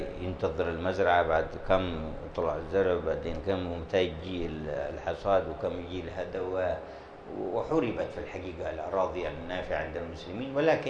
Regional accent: Hadramaut, Yemen; كان في القرن السابع الهجري عندنا في حضرموت

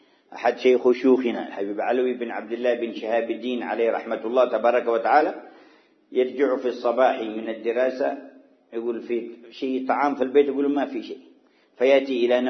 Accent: Hadramaut, Yemen; وكانوا يضربون المثل عندنا في حضرموت

